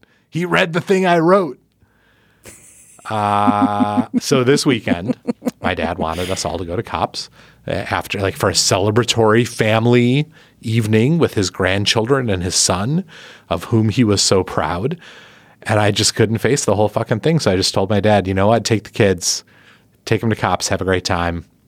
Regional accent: Milwaukee, Wisconsin, United States; So this weekend I was in my hometown, the place I grew up, beautiful Milwaukee, Wisconsin, a great place by a great lake

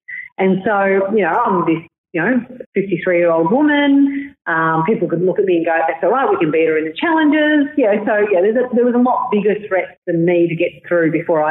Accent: Boronia, Victoria, Australia; I was brought up in Boronia, which is the eastern suburbs of Melbourne, which is kind of, it was fairly rough.

